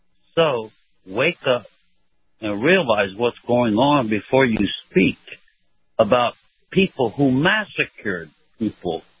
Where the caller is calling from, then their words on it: Tampa, Florida, United States; Hey, Kyle. … from West Tampa.